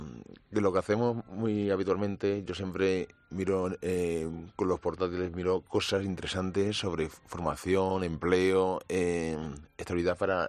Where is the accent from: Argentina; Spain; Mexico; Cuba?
Spain; Alcobendas, Community of Madrid; Y yo lo que diría a todos los políticos de mi pueblo de Alcobendas es que en vez de inaugurar tantos parques y todas esas cosas